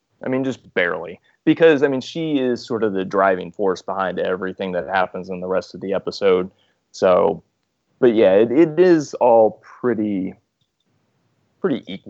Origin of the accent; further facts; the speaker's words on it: Illinois, United States; I grew up. I grew up in Illinois, and people usually say, like, oh, you like the Cubs.